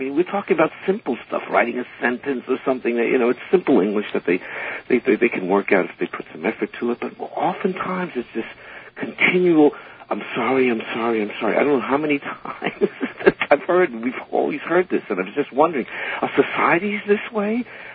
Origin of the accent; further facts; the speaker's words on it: New York, United States; now in Tokyo, Japan; I'm originally from New York, so WBAI is one of my favorite stations when I was there, and now that I'm not, it still is. I teach here in Japan